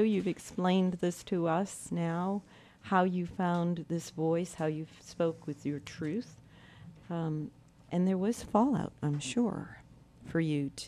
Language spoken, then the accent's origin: English; Canton, Massachusetts, United States; I was born in Milton, raised in Canton.